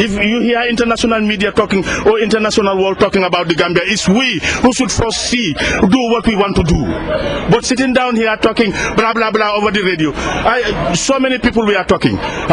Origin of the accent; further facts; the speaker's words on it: Birmingham, West Midlands, United Kingdom; I'm from Birmingham.